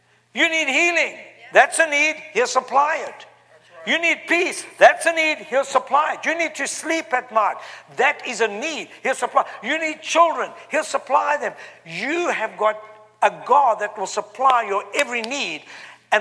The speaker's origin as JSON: {"language": "English", "country": "South Africa", "moved": "as an adult", "lives_now": "United States", "said": "I'm from South Africa. Came here with two suitcases and that's it. And in 19 years"}